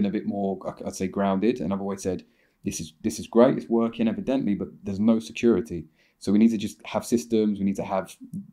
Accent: London, United Kingdom; South London.

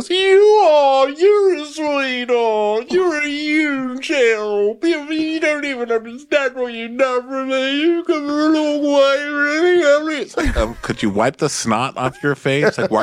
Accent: Glasgow, Scotland, United Kingdom; accent: Scottish; I'm from Glasgow, Scotland. I think I have one of the worst Scottish accents going.

